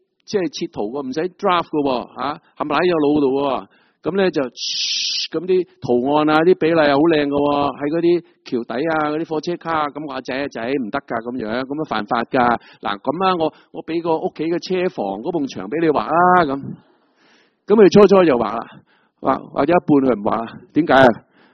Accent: China; 我们中国人古时都是祭天的，我们不是多神主义的

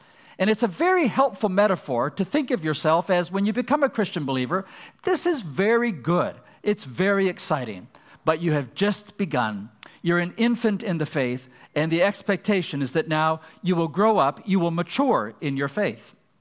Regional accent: Ecuador; When I was a young person growing up, I grew up in Ecuador in South America. My parents were Christian and Missionary Alliance missionaries there.

